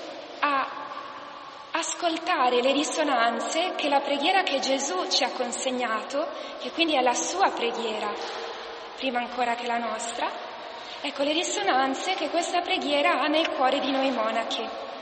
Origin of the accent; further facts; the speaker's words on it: Milan, Lombardy, Italy; camminavo per le strade di Milano, perché sono milanese